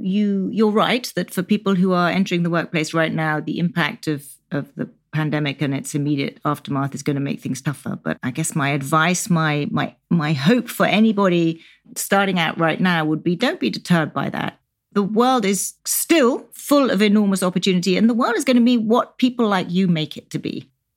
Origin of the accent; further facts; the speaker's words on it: West Midlands, United Kingdom; I grew up in Shropshire, which is a very rural part of England, on a farm kind of in the middle of nowhere.